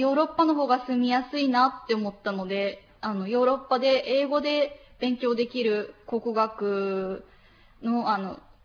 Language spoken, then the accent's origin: Japanese; Marugame, Kagawa, Japan; 私は香川県の丸亀市出身です。